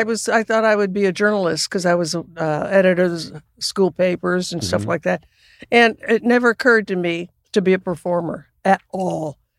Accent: Texas, United States; also born or lived in Arkansas; And I'm from Texas and Arkansas, so that came easily.

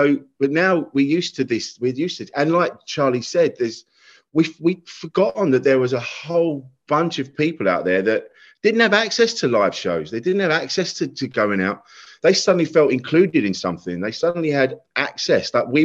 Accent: South East England, United Kingdom; I'm like, I was a man from Kent just talking in a dark room.

